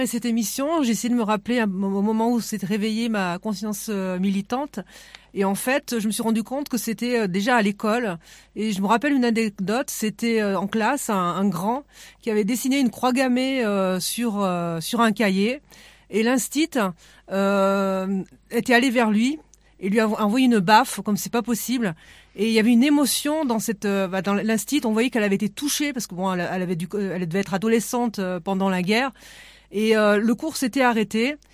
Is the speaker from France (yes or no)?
yes; Voiron, Auvergne-Rhône-Alpes, France; je suis originaire d'un quartier populaire de Voiron, donc je suis d'origine d'une famille très modeste.